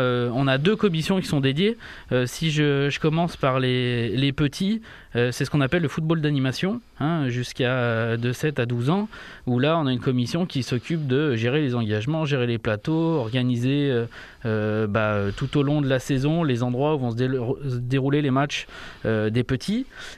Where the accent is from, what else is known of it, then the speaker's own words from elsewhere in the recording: Artemare, Auvergne-Rhône-Alpes, France; now in Bourg-en-Bresse, France; je suis un pur produit indinois. Je suis originaire du Bugey, d'Artemare exactement. Je vis sur Bourg-en-Bresse depuis une dizaine d'années.